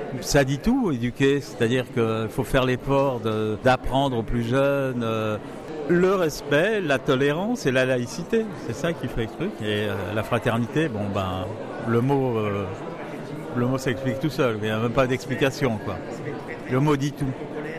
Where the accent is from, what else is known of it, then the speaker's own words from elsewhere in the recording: Paris, Île-de-France, France; parce que je suis parisien